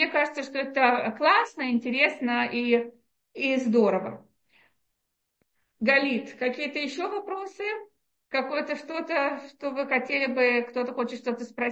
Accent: Russia; now in Israel; я выросла в России, мои родители сделали чуву, когда мне было 6 лет. Да, то есть, конечно, я училась в школе, где были мальчики и девочки, в обычной советской школе

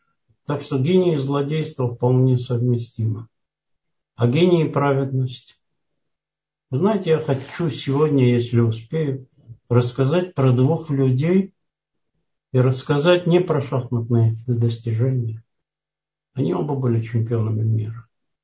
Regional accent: Georgia; И вспомнить, я из Грузии родом.

